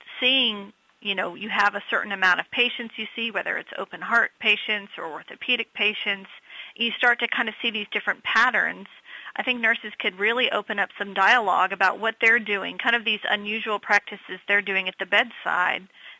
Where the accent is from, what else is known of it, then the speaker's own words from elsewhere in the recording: Texas, United States; accent: twang; I teach baccalaureate nursing students, and I'm from Texas, so pardon the twang